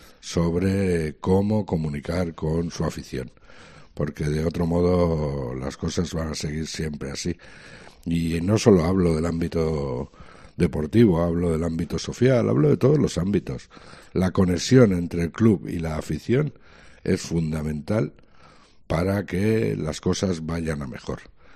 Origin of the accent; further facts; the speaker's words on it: Aragon, Spain; el día 17 voy a estar en mi pueblo, que está cerca de Calatayud